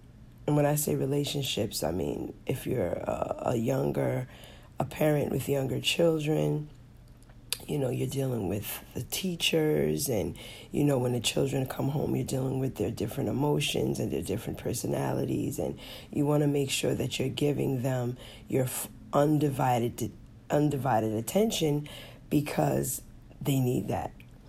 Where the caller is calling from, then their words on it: Hawaii, United States; I am checking in from Hawaii. Yes, the island of Maui to be exact.